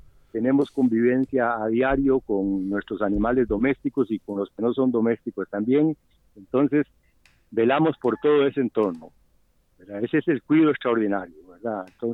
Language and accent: Spanish; Sarchí, Alajuela, Costa Rica; Yo realmente soy oriundo de Sarchí, de Valverde Vega, y nací en una finca con 90 y resto de familias.